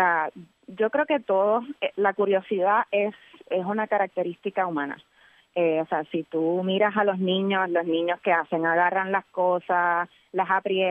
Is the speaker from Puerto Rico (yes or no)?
yes; Vega Alta, Puerto Rico; yo me crié en el campo, en Vega Alta. Yo soy de Vega Alta, del barrio Maricao, para aquellos que son familiares con Vega Alta. Y pues, por virtud de haberme criado en el campo